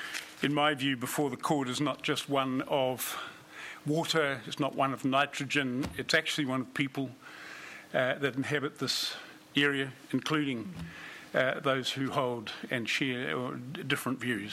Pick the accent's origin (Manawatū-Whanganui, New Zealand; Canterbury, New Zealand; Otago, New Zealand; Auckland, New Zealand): Otago, New Zealand; Dunedin; I was born and bred in Dunedin. I am not of farming stock